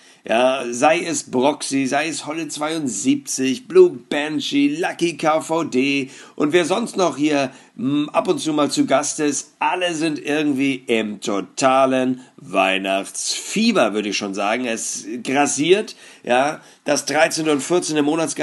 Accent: Northern Germany, Germany; für mich als Norddeutscher ist Österreich so mehr so ostsüdlich

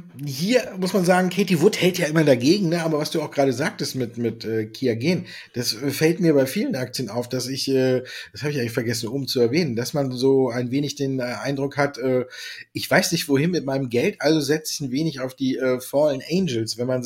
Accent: Düsseldorf, North Rhine-Westphalia, Germany; born there; ich bin ja in Düsseldorf geboren

